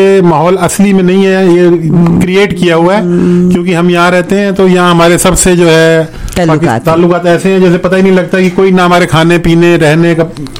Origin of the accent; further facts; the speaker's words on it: India; moved away as an adult; now in Canada; जब मैं 10 साल पहले इंडिया से कनाडा आया था